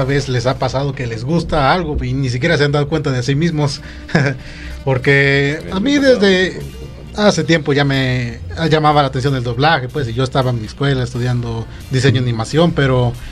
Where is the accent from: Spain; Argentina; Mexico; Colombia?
Mexico; Chilpancingo, Guerrero; yo vengo de Chilpancingo, Guerrero